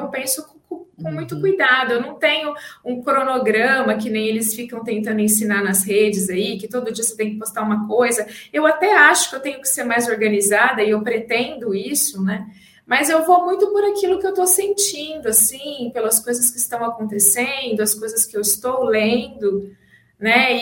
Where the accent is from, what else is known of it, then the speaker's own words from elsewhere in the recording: Ribeirão Preto, São Paulo, Brazil; na cidade onde eu moro, sou de Ribeirão Preto.